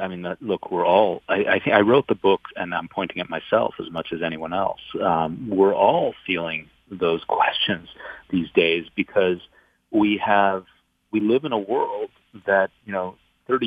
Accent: Buffalo, New York, United States; Yeah, well, I grew up in Buffalo, so I'm a real you know, connection to the Rust Belt

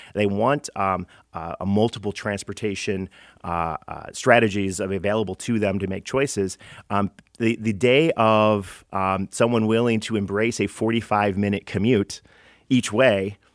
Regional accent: Royal Oak, Michigan, United States; I was born and raised in Royal Oak. I went to Wayne State. I took the bus back and forth.

